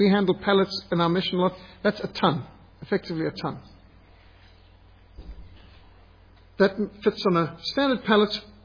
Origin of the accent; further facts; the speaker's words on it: Zimbabwe; I was brought up with ticks in Rhodesia, that's very normal.